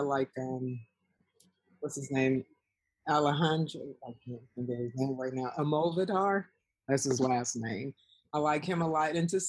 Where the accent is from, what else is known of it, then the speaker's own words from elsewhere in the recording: Indiana, United States; now in Los Angeles, United States; I'm originally from Indiana.